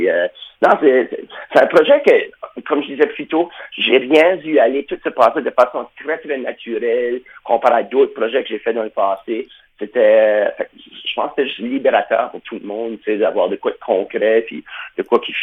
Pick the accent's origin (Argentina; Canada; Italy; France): Canada; Moncton, New Brunswick; Le dernier était censé être à Moncton, dans ma ville natale